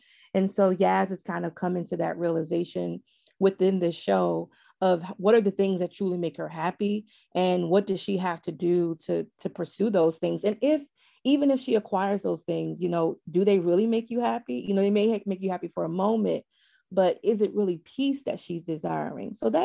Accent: the South, United States; because I'm from the South and I just love just Southern everything

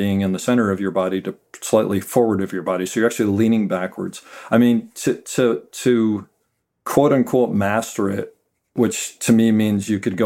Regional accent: Connecticut, United States; And I knew, I grew up in Connecticut. It's like, you know, burgeoning film community there.

